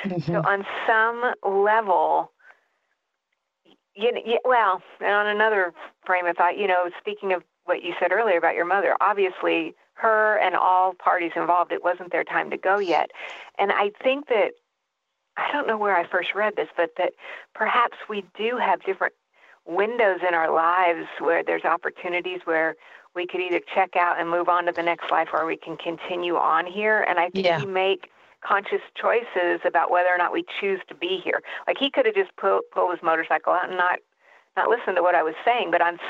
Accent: Texas, United States; also born or lived in Denver; And after I moved back to Texas, I'm from Texas, moved to Denver for a while, came back to Texas.

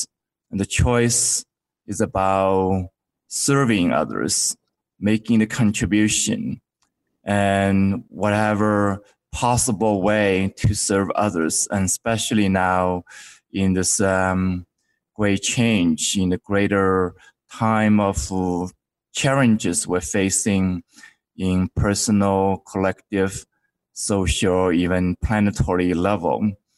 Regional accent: China; I grew up in China in a small village

